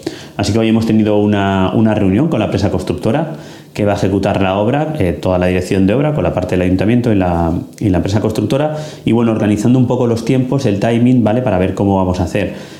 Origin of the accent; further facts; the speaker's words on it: Ibi, Valencian Community, Spain; Ibi, donde vamos a participar, a llevar la dirección de obra de una de las obras más emblemáticas de mi pueblo